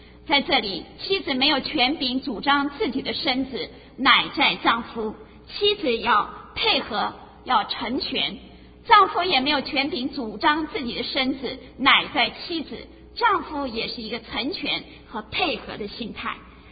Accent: China; 我想到我们中国人

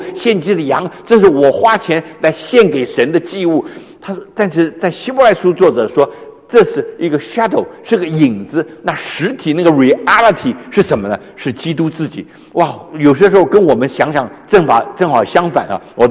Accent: China; 在这一段里面我们中国人非常容易了解

